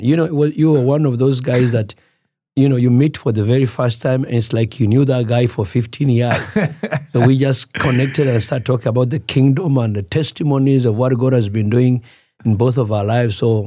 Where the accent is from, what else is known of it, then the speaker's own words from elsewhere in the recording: Uganda; I was actually born in Uganda. Okay. I grew up in Uganda. I did not go to Rwanda until I was in my late 20s, actually.